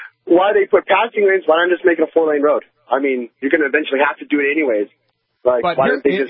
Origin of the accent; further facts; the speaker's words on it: Minot, North Dakota, United States; I'm from Minot, so I've lived in Minot, staying here my whole life.